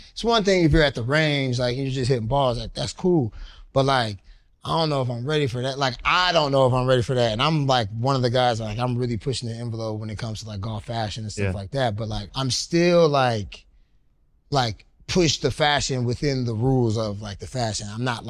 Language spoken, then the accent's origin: English; Georgia, United States; I'm from Georgia too. So like when I played as a kid, my neighbor had a membership to Atlanta Athletic Club